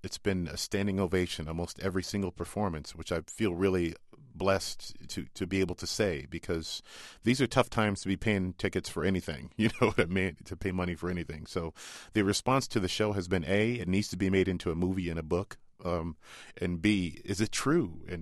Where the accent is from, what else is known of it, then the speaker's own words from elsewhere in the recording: Iowa, United States; also born or lived in Germany / Japan; I was born in Germany, lived in Japan till I was 10, and then, you know, moved to Iowa, which is where I graduated high school.